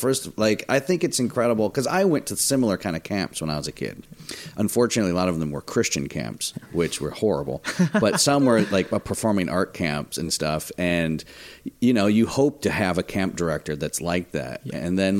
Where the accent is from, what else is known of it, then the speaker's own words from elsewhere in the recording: Kalamazoo, Michigan, United States; I'm from Michigan.